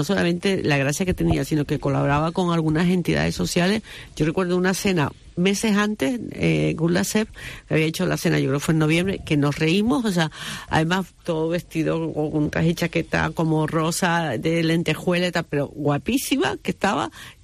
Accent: Canary Islands, Spain; los que somos canarios.

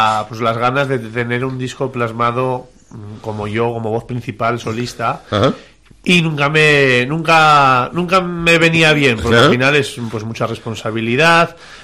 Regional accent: Castejón, Navarre, Spain; está el puente de mi pueblo, el puente de Castejón

